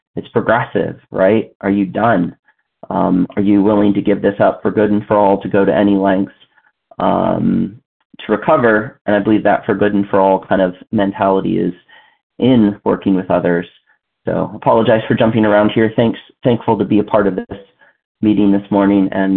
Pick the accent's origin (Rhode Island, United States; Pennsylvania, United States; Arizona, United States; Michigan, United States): Pennsylvania, United States; from Pennsylvania.